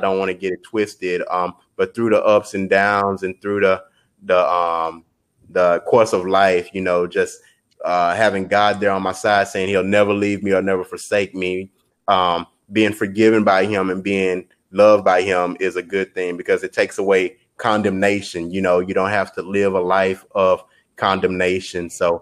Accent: Houston, Texas, United States; I'm from right here in H-Town, Houston, born and raised. Just loving my city, man. I really loyal to the city, man. Been here my whole life

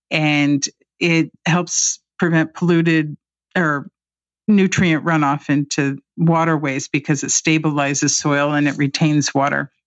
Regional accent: Indianapolis, Indiana, United States; I grew up in Indianapolis on a very conservative side of town, and my parents were the only Democrats in their polling district

